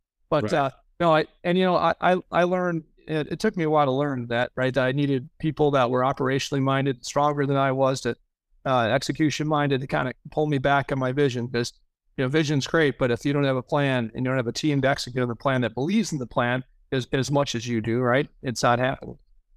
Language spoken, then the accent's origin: English; Illinois, United States; And that's the attitude we have in my home state of Illinois today.